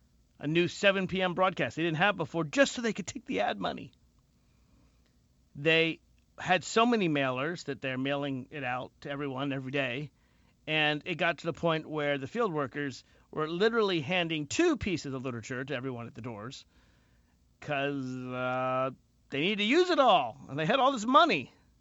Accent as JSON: {"language": "English", "region": "Virginia", "country": "United States", "said": "let's turn the camera to Virginia. And yeah, it's my home state, and yeah, I'm a sitting state delegate"}